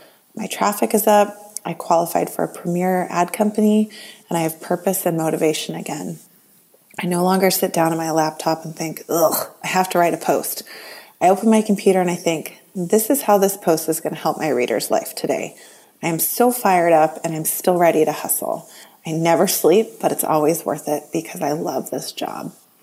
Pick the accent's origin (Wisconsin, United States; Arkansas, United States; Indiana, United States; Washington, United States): Washington, United States; Seattle; from Seattle, Washington, and my blog is Sustainable Cooks.